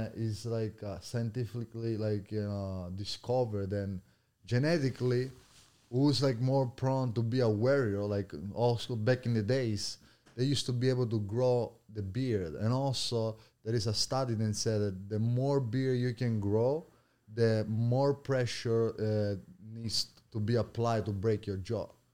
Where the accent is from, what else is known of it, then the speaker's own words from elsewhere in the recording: Italy; English is a second language; moved away as an adult; now in United States; I grew up in Italy and, you know, I was raised there. And then I moved here and I've been here like for 6 years at least.